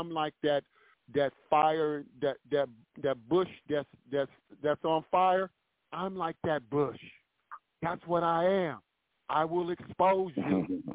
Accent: Englewood, New Jersey, United States; now in Inglewood, United States; I'm from New Jersey. I was born in North New Jersey, raised in Inglewood, New Jersey, but I'm in Inglewood, California. I'm an L.A. brother now, but, you know, I've been out here over 50-some years now, so I'm all L.A. now.

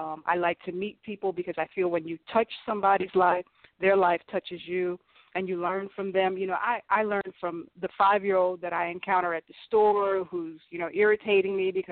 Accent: Winston-Salem, North Carolina, United States; born there; I was born in Winston-Salem, North Carolina.

